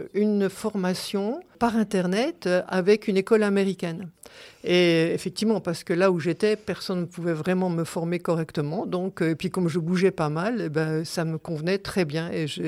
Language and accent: French; Épinal, Grand Est, France; born there; je suis née à Épinal. Épinal est ma ville natale